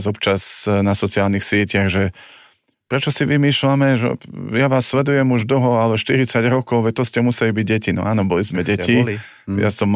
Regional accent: Rimavská Sobota, Banská Bystrica Region, Slovakia; A mali sme aktivistov aj u nás v Rimavskej

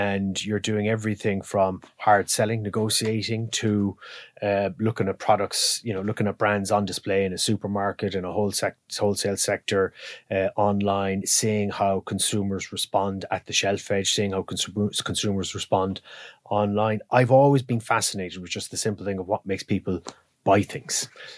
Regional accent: Ireland; Being Irish.

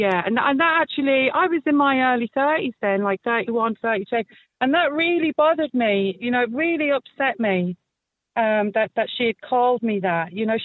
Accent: Ireland; accent: Irish; now in London, United Kingdom; Because by the time I moved to London, I still had my Irish accent, you know?

